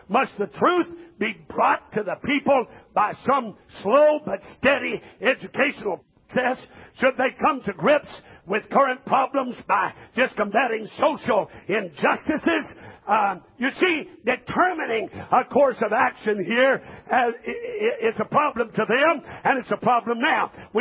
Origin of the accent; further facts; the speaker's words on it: Missouri, United States; I was raised up in Missouri, and Brother Harry Branding was my district superintendent.